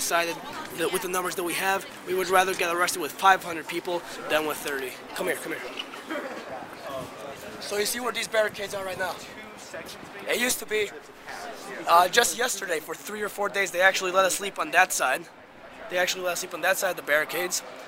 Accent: Illinois, United States; I'm from the northwest suburbs

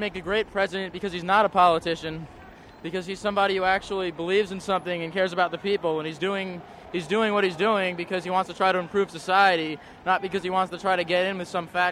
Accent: New York, United States; No, I'm from New York.

